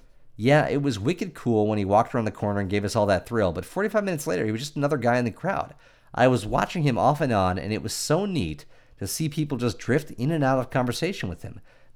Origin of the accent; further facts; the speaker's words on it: Cleveland, Ohio, United States; For those of you that are curious, my brother Jeff just moved from Cleveland to Columbus. I'm from Cleveland.